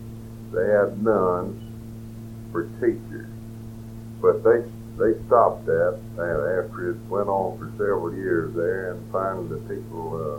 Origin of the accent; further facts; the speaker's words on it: Yoakum, Texas, United States; born there; I was born in Yoakum, Texas, August the 30th, 1903.